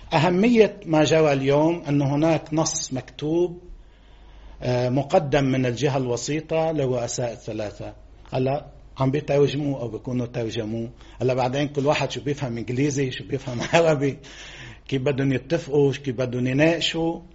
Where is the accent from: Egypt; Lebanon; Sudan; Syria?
Lebanon; نستخدم عناصر القوة المتاحة لدينا كلبنانيين